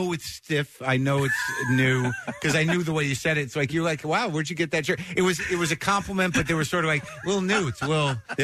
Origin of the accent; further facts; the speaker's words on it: Albuquerque, New Mexico, United States; because I grew up in Albuquerque, and they shot the whole thing in Albuquerque.